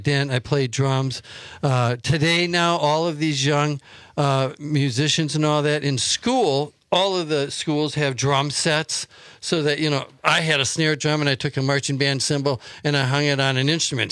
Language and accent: English; Whitewater, United States; I'm from Whitewater.